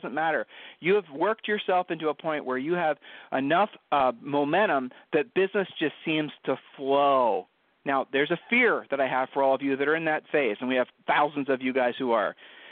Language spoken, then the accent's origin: English; Ohio, United States; I mean, I'm from Ohio. I still get geeked up about that, but he doesn't, you know.